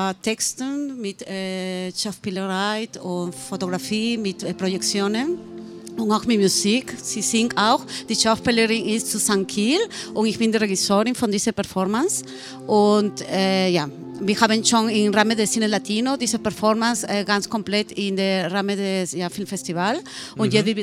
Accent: Peru; German is a second language; Ich komme aus Peru, ich bin nicht Mexikanerin.

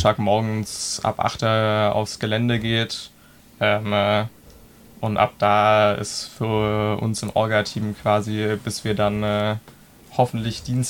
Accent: Tübingen, Baden-Württemberg, Germany; Aber ich komme auch aus Tübingen. Das heißt, als Kind habe ich das auch schon früher mal erlebt

